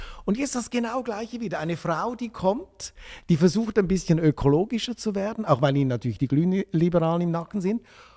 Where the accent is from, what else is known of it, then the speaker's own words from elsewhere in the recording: Zurich, Switzerland; Ich eigentlich interessant finde als Zürcher